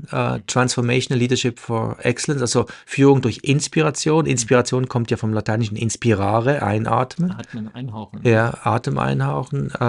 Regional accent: Switzerland; Es war ein kleines Dorf, wo ich aufgewachsen bin, im ländlichen Teil der Schweiz.

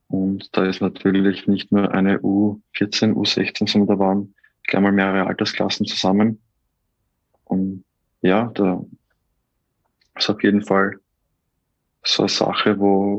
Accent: Austria; bei uns in Österreich

